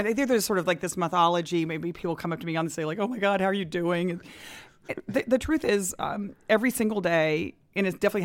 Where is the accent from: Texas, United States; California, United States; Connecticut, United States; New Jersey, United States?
Texas, United States; my home state of Texas